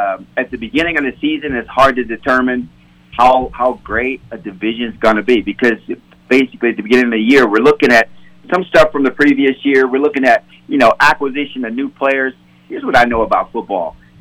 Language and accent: English; Chicago, Illinois, United States; born there; I was born in Chicago, Illinois.